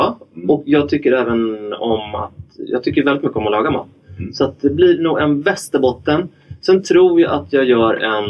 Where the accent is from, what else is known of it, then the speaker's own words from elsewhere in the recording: Sweden; Vi är svenskar.